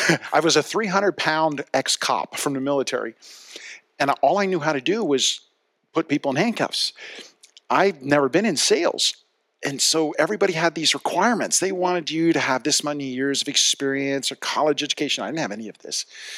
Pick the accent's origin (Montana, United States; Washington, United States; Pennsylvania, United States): Pennsylvania, United States; Philadelphia; now in Santa Maria, United States; Originally Philly, but now Santa Maria.